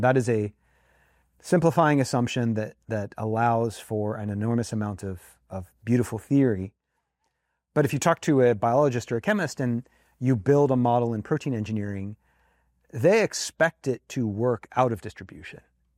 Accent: Pittsburgh, Pennsylvania, United States; I grew up in Pittsburgh, and I went to high school in Pittsburgh

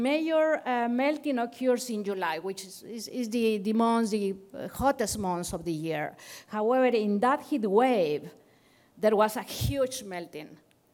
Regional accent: Monterrey, Nuevo León, Mexico; English is a second language; In Mexico, we had here in my city, I'm from Monterrey, Mexico, here is south of Texas.

